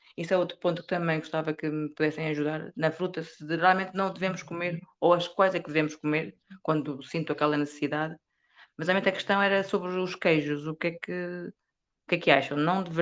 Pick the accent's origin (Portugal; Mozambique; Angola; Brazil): Portugal; Olá, eu sou de Portugal, comecei há pouco tempo.